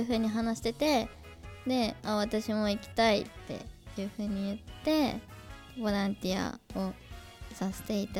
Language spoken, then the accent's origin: Japanese; Sapporo, Hokkaido, Japan; 出身は札幌市です。よろしくお願いします。